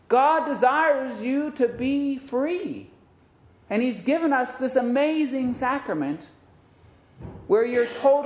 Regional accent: California, United States; I grew up in California where we had big, long, you know, 7-9 inch long pine needles.

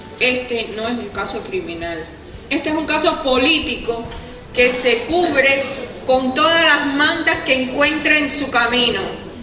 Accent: Cuba; yo vengo con una madre y yo soy una abogada cubana.

